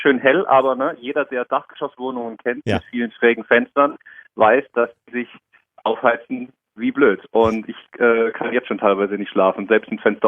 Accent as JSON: {"language": "German", "town": "Darmstadt", "region": "Hesse", "country": "Germany", "tie": "born or raised there", "lives_now": "Karlsruhe, Germany"}